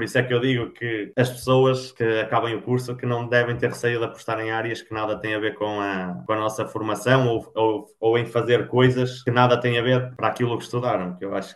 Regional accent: Norte, Portugal; eu sou transmontano

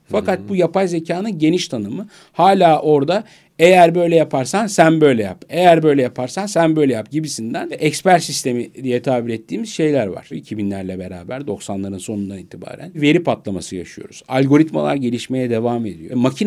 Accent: Istanbul, Turkey; born there; 1972 İstanbul doğumluyum.

